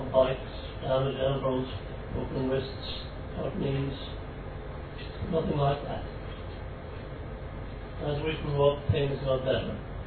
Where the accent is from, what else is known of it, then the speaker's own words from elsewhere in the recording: Skibbereen, Munster, Ireland; My eye lands on The Man from Skibbereen. And see a Western after my hometown.